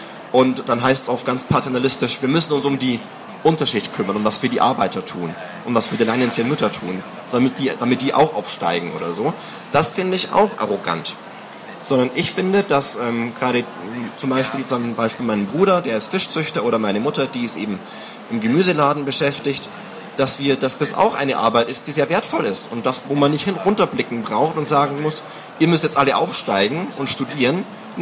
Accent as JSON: {"language": "German", "region": "Bavaria", "country": "Germany", "said": "Also früher war ich in der Unterschicht, das kann man auch so sagen. Also wenn ich komme aus Bayern"}